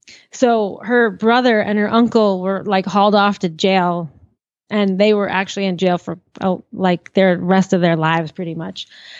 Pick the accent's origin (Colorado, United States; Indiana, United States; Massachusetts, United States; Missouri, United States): Massachusetts, United States; Lawrence; born there; I was born in Lawrence, Massachusetts.